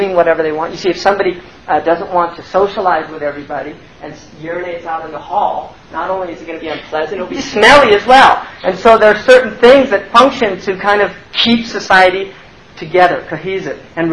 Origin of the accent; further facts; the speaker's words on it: California, United States; We're from California, so we say water.